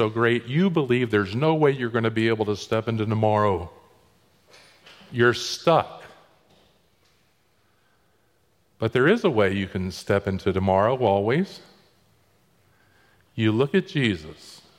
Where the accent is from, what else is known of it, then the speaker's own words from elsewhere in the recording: Daytona Beach, Florida, United States; I grew up in Daytona Beach, 60 miles from Titusville.